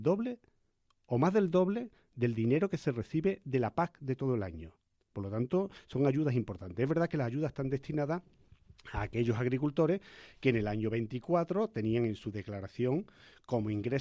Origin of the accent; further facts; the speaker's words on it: Cañada Rosal, Andalusia, Spain; soy de Cañada Rosal, que es la isla del Vicario en Écija